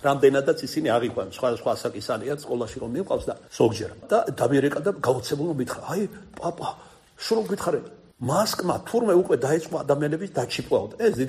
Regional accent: Kartli, Georgia; ქართლელი ვარ, ქართულად ვეთქვი.

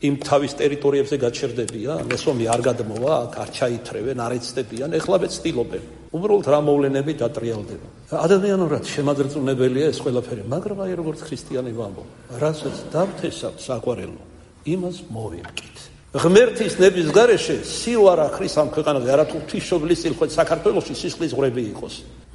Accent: Kartli, Georgia; მე რომ მკითხოთ ქართლელი ვარ, ჩვენში ამან ახია ეგეცე რა

